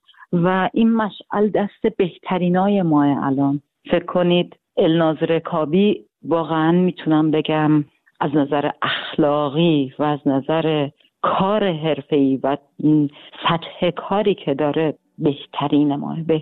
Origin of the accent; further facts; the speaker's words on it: Iran; تازه از ایران اومدم، یه 2-3 هفته است اومدم